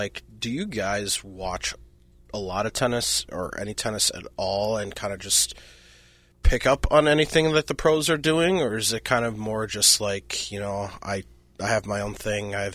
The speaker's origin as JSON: {"language": "English", "region": "Minnesota", "country": "United States", "said": "I am also a fellow Minnesotan"}